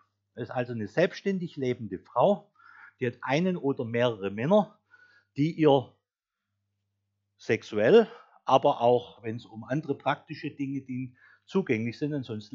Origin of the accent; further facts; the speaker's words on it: Germany; Und damit habe ich natürlich als Deutscher sofort ein klares Bild vor Augen.